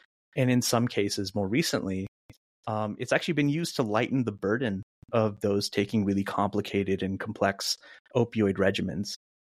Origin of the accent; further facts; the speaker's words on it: Florida, United States; I grew up in Florida, where I developed a very deep love for soccer and hip hop.